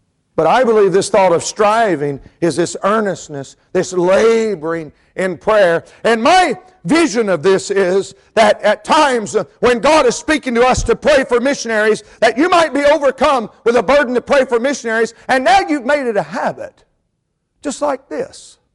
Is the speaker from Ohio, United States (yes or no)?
no; North Carolina, United States; also born or lived in Florida; I came from Florida as a young man, very young man. I was seven when we moved to North Carolina.